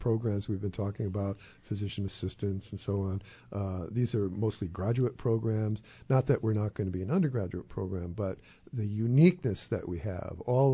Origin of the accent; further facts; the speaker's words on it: New England, United States; I'm from New England, and we don't have bad weather.